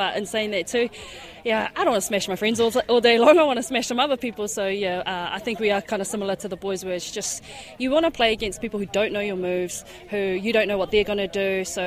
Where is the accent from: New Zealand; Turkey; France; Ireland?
New Zealand; Auckland; No, and I'm born and bred in Auckland